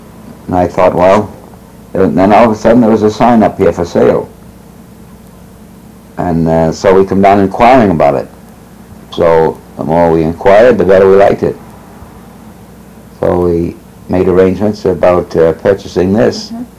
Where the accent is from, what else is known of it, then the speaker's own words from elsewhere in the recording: Boston, Massachusetts, United States; All my schooling was done in Boston, so